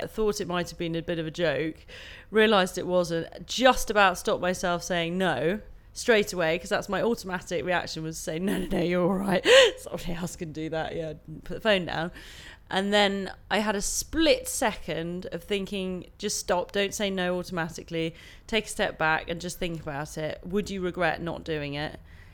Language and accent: English; Farnham, South East England, United Kingdom; the 24th of the 9th, 78, and I'm from Farnham in Surrey.